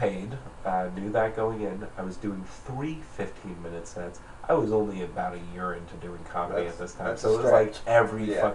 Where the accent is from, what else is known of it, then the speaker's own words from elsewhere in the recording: New York, United States; I had a joke where I mentioned that I'm originally from New York.